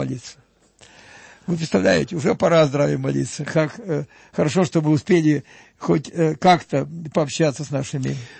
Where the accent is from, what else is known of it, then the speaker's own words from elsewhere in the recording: Avdiivka, Donetsk Oblast, Ukraine; Я же не москвич, я говорю, сказать, родился на Украине. А откуда? Я говорю, я с Донбасса родом.